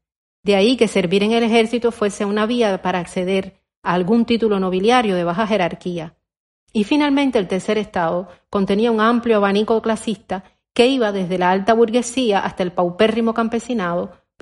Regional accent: Cuba; Como buen cubano que soy y que a mi vez pasé por el servicio militar

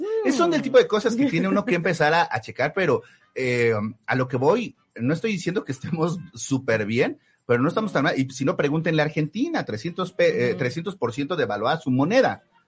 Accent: Mexico; Primero, porque somos el vecino de Estados Unidos, ¿verdad?

